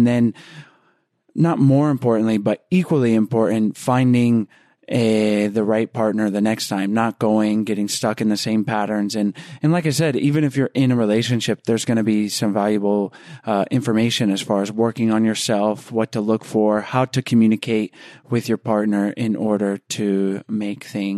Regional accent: Georgia, United States; I grew up outside of Atlanta, and I don't because I don't have an accent.

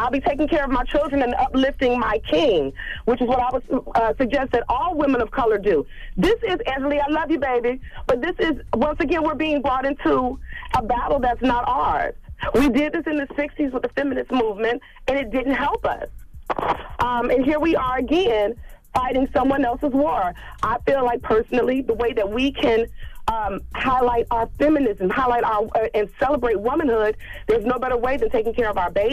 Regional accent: Jacksonville, Florida, United States; I'm from Jacksonville. How are you doing?

